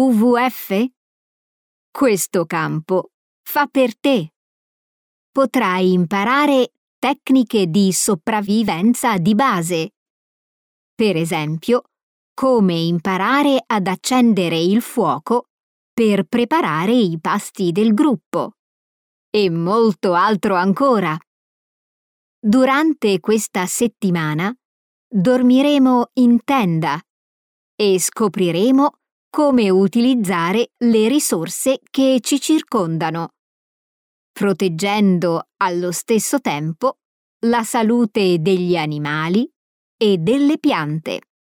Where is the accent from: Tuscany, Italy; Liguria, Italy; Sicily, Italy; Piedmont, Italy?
Piedmont, Italy; Turin; now in Majorca, Spain; 2 anni fa ho deciso di trasferirmi a Maiorca, in Spagna